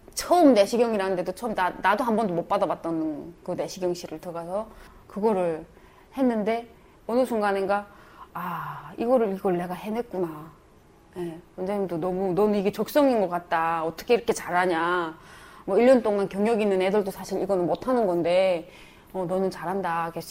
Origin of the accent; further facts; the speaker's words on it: North Korea; now in South Korea; 내가 저쪽에 탈북민이라는 거를 감춰고